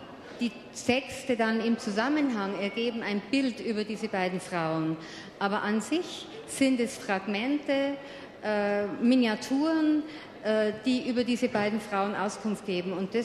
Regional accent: Bavaria, Germany; Aber Heimat ist für mich schon noch immer, diese niederbayerische Heimat ist für mich schon noch immer ein schwieriges Land.

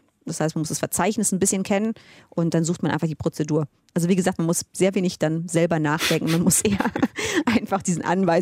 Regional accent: Cologne, North Rhine-Westphalia, Germany; Ich komme ja aus Köln.

